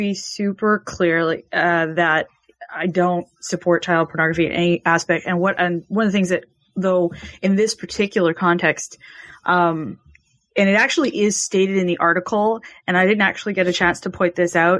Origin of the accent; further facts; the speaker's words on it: Canada; I wanted to make really clear too that I'm from Canada